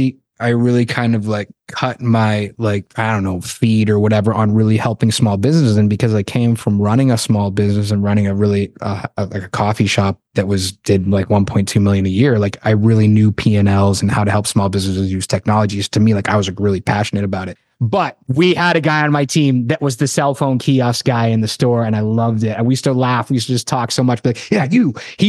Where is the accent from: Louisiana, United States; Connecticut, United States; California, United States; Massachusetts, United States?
Massachusetts, United States; Worcester; Yo, I grew up in Worcester, dude. I grew up in Worcester